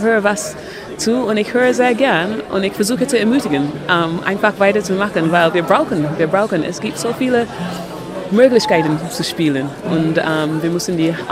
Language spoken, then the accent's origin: German; Barbados; German is a second language; ein bisschen von unserer, meine Heimat Barbados, ein bisschen, sodass man nicht sehen kann, aber auch schmecken kann.